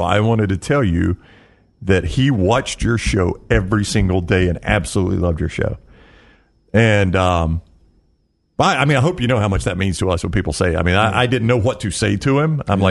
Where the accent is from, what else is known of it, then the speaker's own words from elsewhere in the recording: Anniston, Alabama, United States; Not just because Aniston is my hometown.